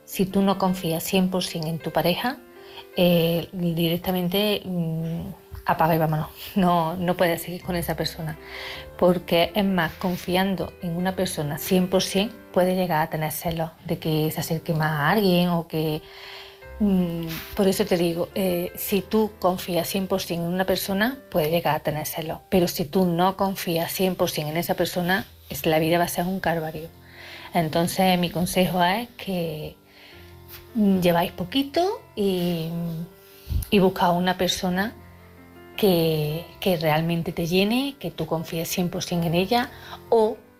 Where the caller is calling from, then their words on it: Córdoba, Andalusia, Spain; de Córdoba